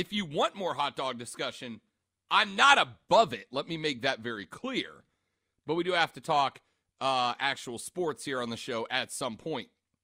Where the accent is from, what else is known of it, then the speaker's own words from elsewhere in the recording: South Carolina, United States; born and raised in South Carolina, I always request a chili dog if I want chili.